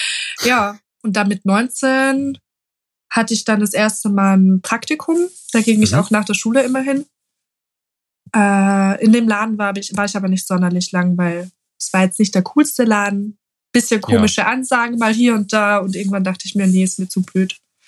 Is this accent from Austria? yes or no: yes; Austria; Nö, genau. Ich bin Österreicherin.